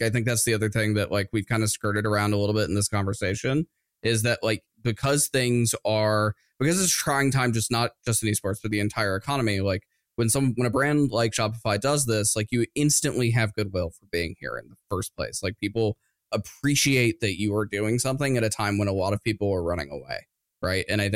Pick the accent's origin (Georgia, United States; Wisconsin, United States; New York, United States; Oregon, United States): Georgia, United States; Atlanta; I was born and raised in Atlanta. I'm an Atlanta Falcons fan. I'm a Georgia Bulldogs fan.